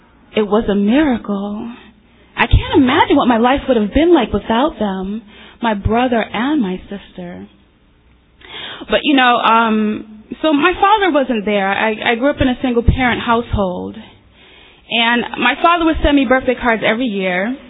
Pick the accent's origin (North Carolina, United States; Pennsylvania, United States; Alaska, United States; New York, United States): New York, United States; English is a second language; also born or lived in abroad; old in 1979 when I came, so there is no accent. You will not detect anything. You know, I remember growing up in New York, my mother would say to me, she discouraged us from having an accent.